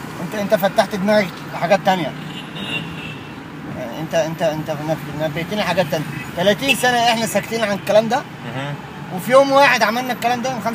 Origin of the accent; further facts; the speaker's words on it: Egypt; 30 سنه احنا ما نعرفش كمصريين